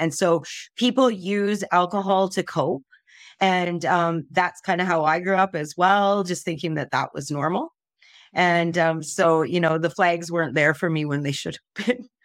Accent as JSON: {"language": "English", "region": "Saskatchewan", "country": "Canada", "tie": "born or raised there", "said": "Okay. So I'm also from Saskatchewan. I grew up in a small community, about 500 people, seventh generation in Canada. My family is a ranching family, lots of cowboys."}